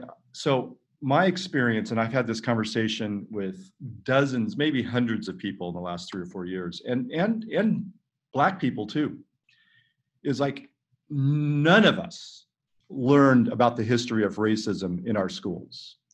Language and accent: English; California, United States; I grew up in California, but I know that.